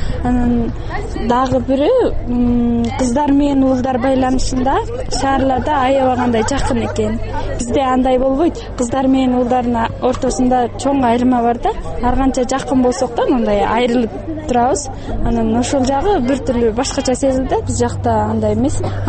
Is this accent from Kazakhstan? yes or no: no; Kizilsu, Xinjiang, China; Кызыл Суудан келгенбиз да чогубуз менен. Анан Үрүмчүдө окуйбуз баарыбыз бир университетте.